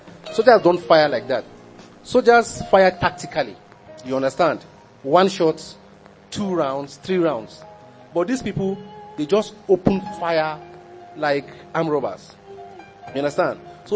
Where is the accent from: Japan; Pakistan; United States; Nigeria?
Nigeria; Gulak, Adamawa; I am from Madagali local government, Gulak, precisely. Gulak is the local government headquarters of Madagali local government.